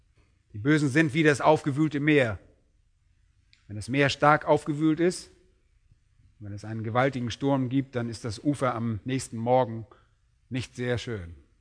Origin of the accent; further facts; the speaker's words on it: Berlin, Germany; Und als Berliner sind wir nicht gerade so landwirtschaftlich geprägt.